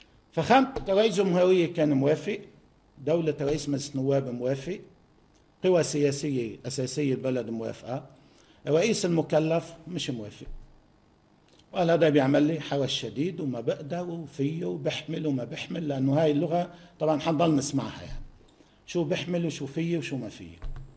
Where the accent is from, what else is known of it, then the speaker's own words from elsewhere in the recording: Lebanon; طالما النظام عندنا بلبنان نظام طائفي